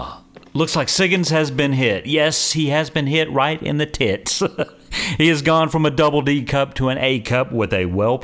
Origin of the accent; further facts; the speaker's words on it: Huntsville, Alabama, United States; That's my hometown.